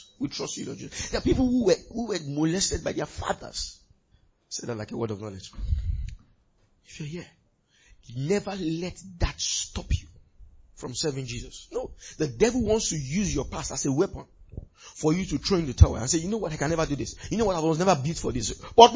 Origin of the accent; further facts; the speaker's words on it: Ibadan, Oyo, Nigeria; I grew up in Ibadan, sorry.